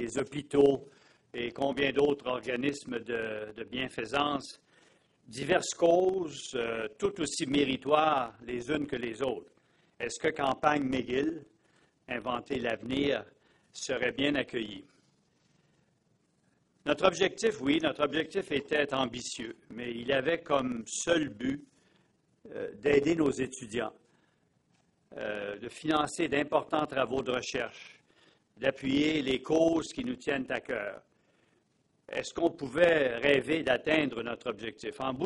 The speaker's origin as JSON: {"language": "French", "region": "Quebec", "country": "Canada", "said": "Et oui, en tant que Québécois, je suis particulièrement fier"}